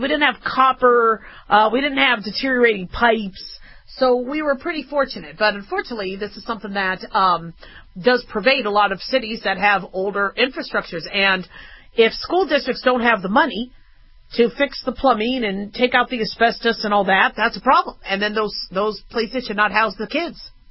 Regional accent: Phoenix, Arizona, United States; also born or lived in Los Angeles / Las Vegas; See, I'm really fortunate because I grew up in the Southwest. So I was born in L.A., then grew up in Phoenix and Las Vegas. I went to 12 different schools back and forth.

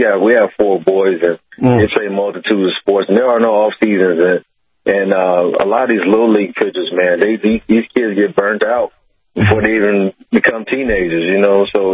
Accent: Kansas City, Missouri, United States; I'm from Kansas City, Missouri, yeah. Mm-hmm. I'm from Kansas City, Missouri

